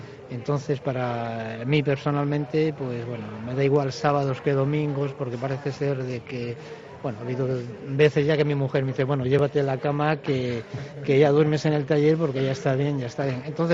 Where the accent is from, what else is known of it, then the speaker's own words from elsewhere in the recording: La Bañeza, Castile and León, Spain; que fueron las que trajo aquí a La Bañeza, que es de donde soy